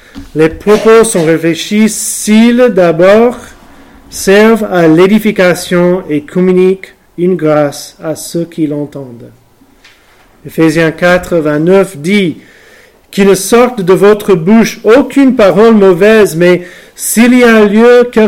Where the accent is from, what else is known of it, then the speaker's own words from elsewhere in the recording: United States; French is a second language; now in France; chez moi, aux États-Unis